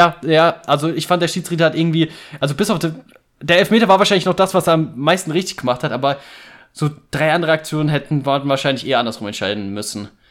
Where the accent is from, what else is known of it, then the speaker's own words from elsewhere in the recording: Mainz, Rhineland-Palatinate, Germany; Als Mainzer kann ich natürlich schon trotzdem sagen